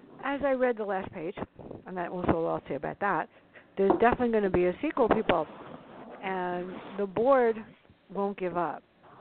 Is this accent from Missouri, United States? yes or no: no; Bronx, New York, United States; My first 3 books were about ourselves growing up in the South Bronx and our antics.